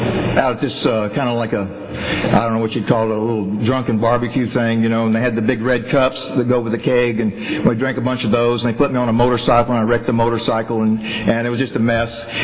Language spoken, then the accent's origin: English; Texas, United States; I'm not from California. I'm from Texas. And all right. And I grew up a little country boy out in East Texas